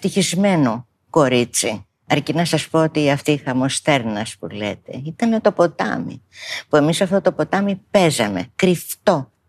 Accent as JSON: {"language": "Greek", "town": "Athens", "region": "Attica", "country": "Greece", "tie": "born or raised there", "said": "Η ηλικία μου είναι 79. Γεννήθηκα στην Αθήνα, μεγάλωσα στην Αθήνα."}